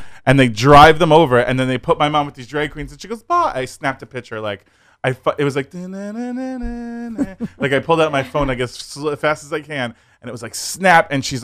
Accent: Brooklyn, New York, United States; born there; flying to New York and going to a block party on the street I was born on in Brooklyn, where he met all my family

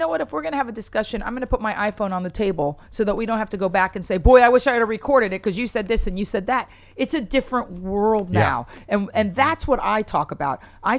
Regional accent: Miami, Florida, United States; So, yeah, born and raised in Miami, started comedy about 20 years ago.

